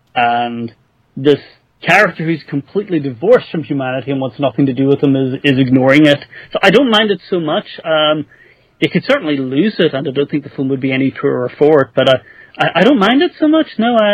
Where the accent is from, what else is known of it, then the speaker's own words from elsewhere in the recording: Ireland; I already know a fair bit about simply from being Irish and knowing about my history.